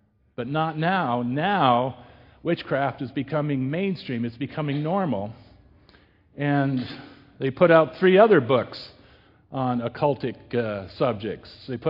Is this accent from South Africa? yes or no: no; Salem, Oregon, United States; It is the bookstore in my hometown, Salem, Oregon, Borders.